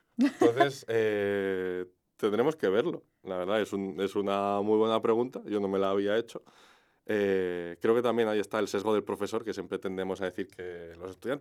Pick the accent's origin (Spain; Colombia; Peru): Spain; Pamplona, Navarre; soy de Pamplona y creo que es algo genético